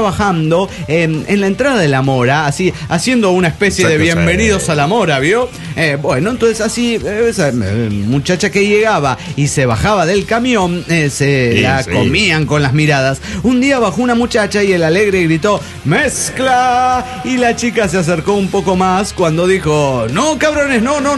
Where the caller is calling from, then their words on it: Chichinales, Río Negro, Argentina; de Chichinales, Argentina.